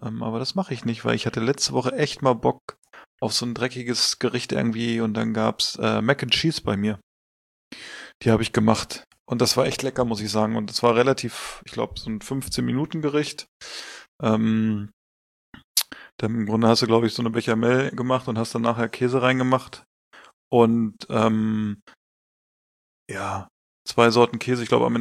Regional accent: Hanover, Lower Saxony, Germany; als Hannoveraner

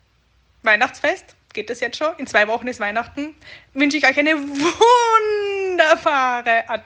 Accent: Austria; Bei uns in Österreich

